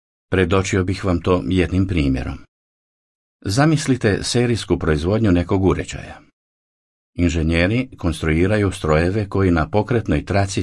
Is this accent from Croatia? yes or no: no; Taiwan; Rodio sam se 1966. i odrastao sam na Tajvanu. Moji roditelji držali su se vjerskih nazora koji su bili svojevrsna mješavina taoizma i budizma.